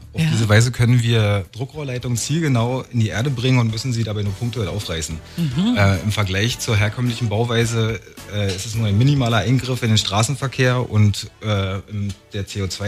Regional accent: Potsdam, Brandenburg, Germany; Ja, ich bin in Potsdam aufgewachsen und bin der Stadt auf meinem Weg eigentlich immer treu geblieben.

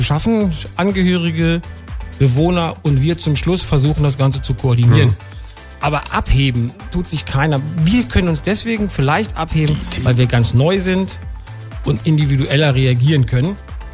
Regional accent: Lower Saxony, Germany; ich bin Niedersachse

